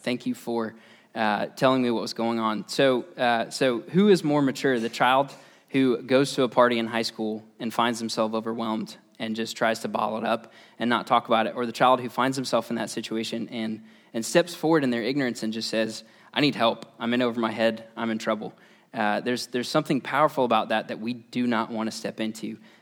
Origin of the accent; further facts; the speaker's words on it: United States; Maybe it's because I was raised in the PCA, or maybe it's because I'm American and I am educated